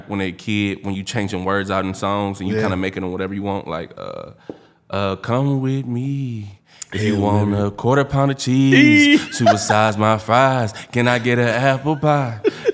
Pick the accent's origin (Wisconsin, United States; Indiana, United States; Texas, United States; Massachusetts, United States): Wisconsin, United States; Milwaukee; I was born in Milwaukee, Wisconsin.